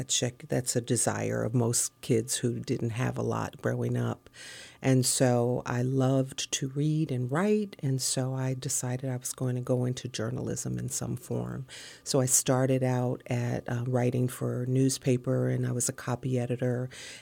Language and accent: English; Buffalo, New York, United States; Well, I grew up in Buffalo, New York.